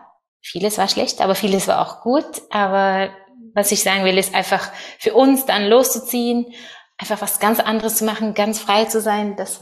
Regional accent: Norway; moved away as an adult; ich bin in einer Sekte in Norwegen aufgewachsen und ja, mit ganz vielen strengen Regeln und viel Kontrolle und Thor und ich sind auch, als wir 20 waren, sind wir auch nach Deutschland als Missionare gegangen.

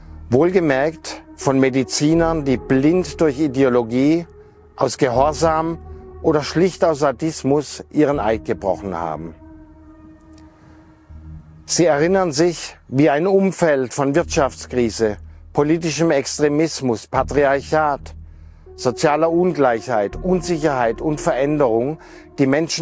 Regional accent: Pforzheim, Baden-Württemberg, Germany; am Beispiel der Geschichte meiner Heimatstadt Pforzheim

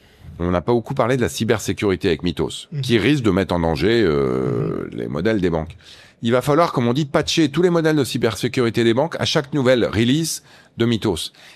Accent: Paris, Île-de-France, France; Moi, je suis parisien, donc je vais pas critiquer Paris.

